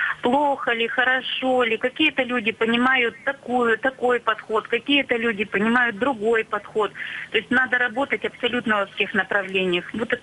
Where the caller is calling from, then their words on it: Krasnodar Krai, Russia; я из Краснодарского края.